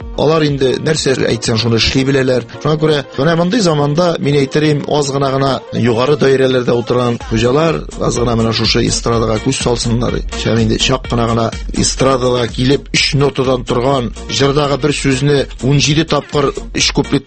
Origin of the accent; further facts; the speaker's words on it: Akhmet, Bashkortostan, Russia; Бу Башкортстанның Шакмагыш районы Әхмәт авылында.